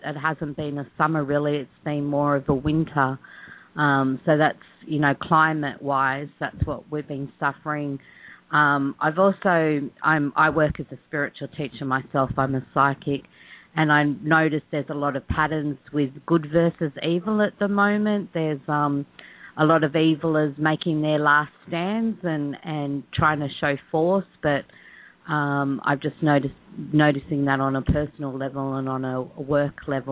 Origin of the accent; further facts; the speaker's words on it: Australia; I'm from Australia.